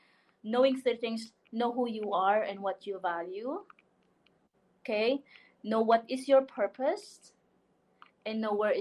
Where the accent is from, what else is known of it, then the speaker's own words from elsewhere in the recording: Zamboanga, Zamboanga Peninsula, Philippines; Yes, I grew up in Zamboanga.